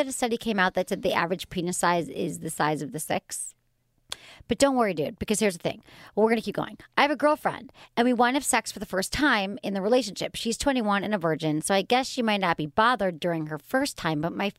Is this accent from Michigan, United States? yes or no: yes; Michigan, United States; I grew up in Michigan. I took French.